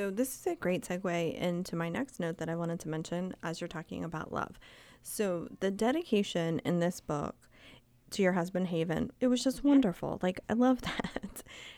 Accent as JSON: {"language": "English", "region": "East Coast", "country": "United States", "said": "I'm from the East Coast, and so I don't see a lot of ranches."}